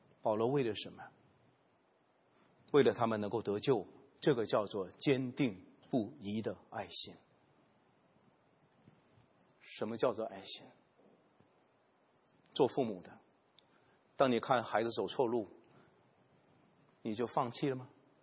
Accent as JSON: {"language": "Chinese", "country": "China", "said": "我们中国人有句话叫做逆水行舟，不进则退"}